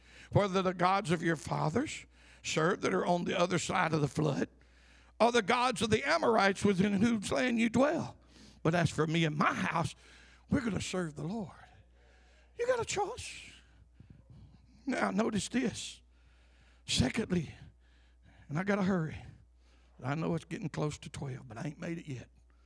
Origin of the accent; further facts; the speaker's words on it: Alabama, United States; born there; I was born in Tuscaloosa County. I no longer live there.